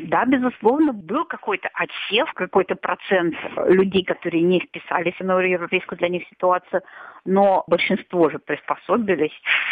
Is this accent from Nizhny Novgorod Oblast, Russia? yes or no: no; Saint Petersburg, Russia; now in Hungary